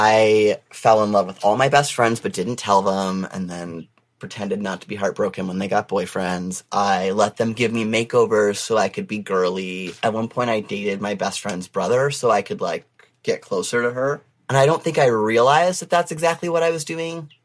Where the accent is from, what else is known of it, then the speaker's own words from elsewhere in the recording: Oshawa, Ontario, Canada; I grew up in Oshawa. So it's a small GM town outside of Toronto.